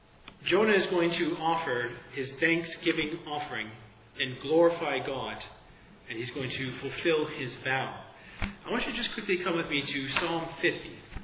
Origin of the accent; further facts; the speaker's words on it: Canada; being Canadian. Canadians are very reserved, they're polite, I'm sorry.